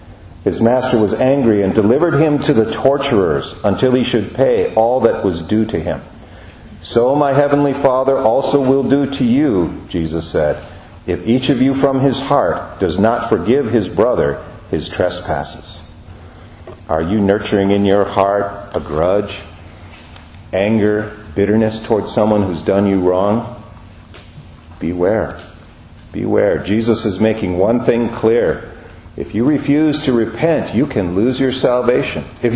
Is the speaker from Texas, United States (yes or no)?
no; Seattle, Washington, United States; Dear friends in Christ, I'm from Seattle. The biggest summer attraction in Seattle is Seafair